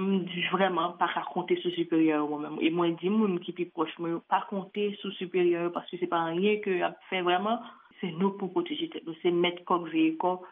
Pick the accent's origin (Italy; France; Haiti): Haiti; Moi-même en tant que haïtienne